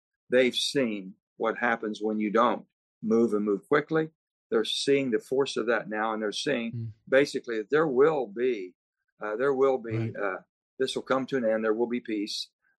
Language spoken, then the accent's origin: English; Pennsylvania, United States; You might be in Pittsburgh, close to my hometown.